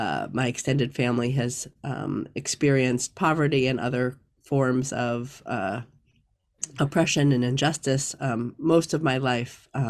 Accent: Milwaukee, Wisconsin, United States; So I was raised in Milwaukee, Wisconsin, in a family that was dedicated to doing social justice work.

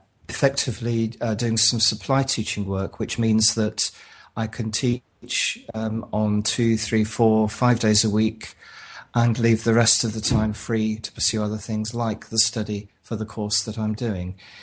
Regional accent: Bedford, East of England, United Kingdom; I come from Bedford

